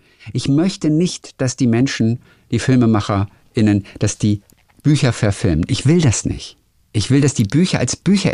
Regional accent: Germany; Wir Deutschen, ich weiß gar nicht, warum wir uns das leisten können

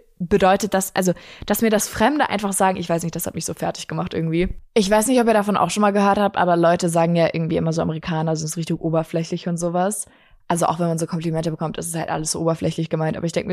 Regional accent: Bavaria, Germany; Bei uns in Bayern sagt man Fasching dazu.

